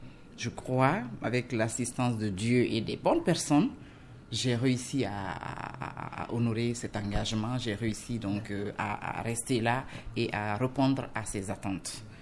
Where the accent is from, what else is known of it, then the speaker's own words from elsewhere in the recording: Fria, Boké, Guinea; Je suis née à Fria, où j'ai passé mon enfance et j'y ai passé aussi mes études donc primaires et secondaires. Ensuite, je suis venue à Conakry.